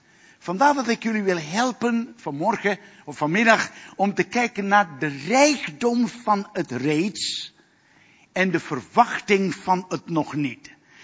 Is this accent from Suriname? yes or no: yes; Suriname; Ik moest denken aan een beeld dat ik in Suriname, waar ik vandaan kwam, dat ik heb meegemaakt.